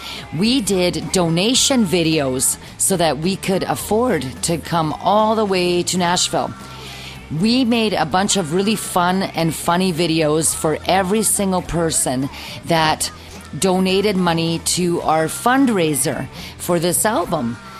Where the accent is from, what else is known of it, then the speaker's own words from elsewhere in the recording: Canada; I'm from Canada, and I am super happy to be here with you today.